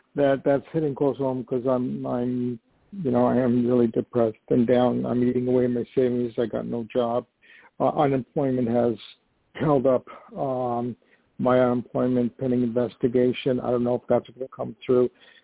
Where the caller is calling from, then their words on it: New York, United States; Hey, Tori, this is … calling from New York.